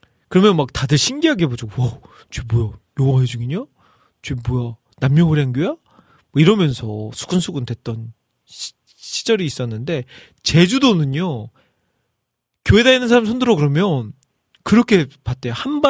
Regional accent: Iksan, North Jeolla, South Korea; moved away as an adult; now in Seoul, South Korea; 익산 팔봉교회라고 부르죠. 그곳에서 저희 부모님이 먼저 신앙생활을 시작하셨고 저도 이제 모태신앙으로서 그곳에서 자라면서 정말 너무나도 추억이 많은 교회죠.

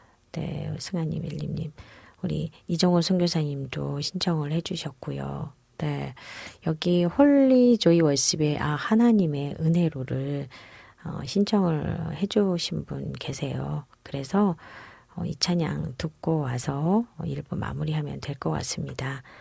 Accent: Gangwon, South Korea; 저는 강원도 출신이라 옥수수는 참 좋아합니다.

